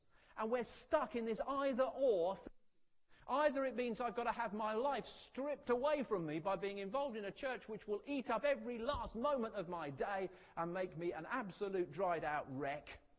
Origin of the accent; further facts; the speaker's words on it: South East England, United Kingdom; I'm from Kent.